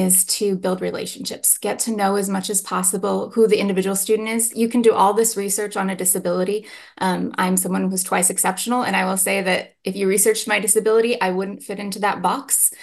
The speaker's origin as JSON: {"language": "English", "country": "United States", "said": "I know I'm from the Navajo Reservation, and we don't do eye contact when we're trying to build respect with someone"}